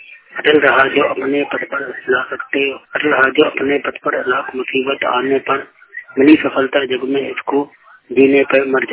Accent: Delhi, India; मैं गणेश नगर दिल्ली का रहने वाला हूँ

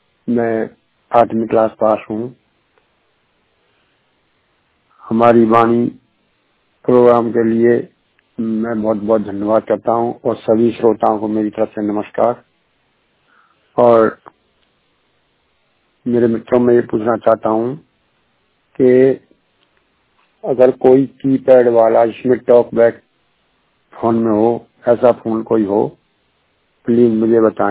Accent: Ballabhgarh, Haryana, India; मैं मल्लभगढ़ का रहने वाला हूँ, मल्लभगढ़ सुभाष कॉलोनी का

